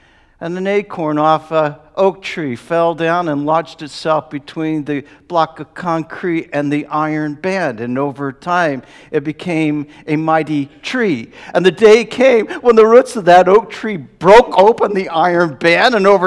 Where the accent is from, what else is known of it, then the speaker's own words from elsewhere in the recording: Simi Valley, California, United States; Barbara and I grew up together in Simi Valley.